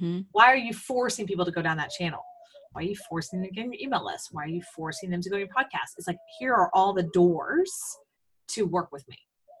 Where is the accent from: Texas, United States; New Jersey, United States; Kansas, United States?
Texas, United States; I grew up in America and I grew up in Texas